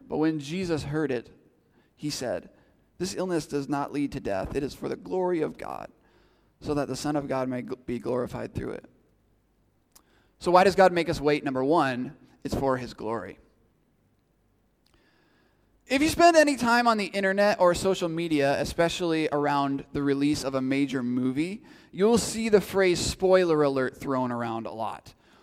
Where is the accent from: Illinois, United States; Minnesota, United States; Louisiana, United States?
Minnesota, United States; I'm from Minnesota, and if you know anything about Minnesota sports, you know that this feeling is all too familiar for me.